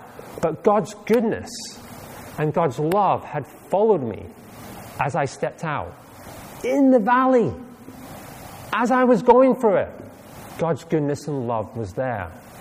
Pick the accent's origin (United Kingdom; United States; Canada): United Kingdom; Scotland; I'm a Scotsman.